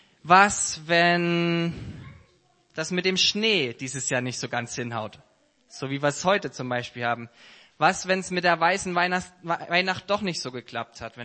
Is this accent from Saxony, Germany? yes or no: yes; Saxony, Germany; Ich komme aus dem Erzgebirge